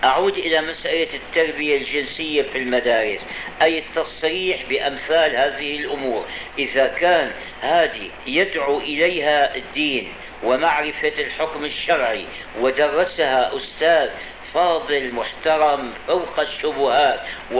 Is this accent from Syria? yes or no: yes; Syria; والمصيبة أنه كان في نظام البكالوريا عندنا في الشام